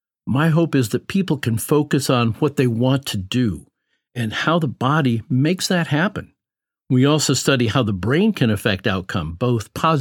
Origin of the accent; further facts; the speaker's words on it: New York, United States; Sure. I'm from New York, and I came here last August to do a university degree in athletic training.